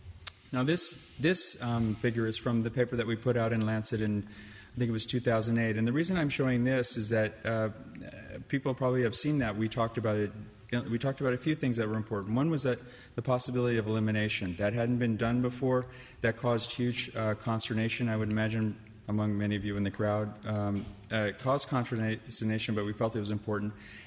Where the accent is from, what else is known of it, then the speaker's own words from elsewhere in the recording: San Francisco, California, United States; talking about San Francisco, my hometown.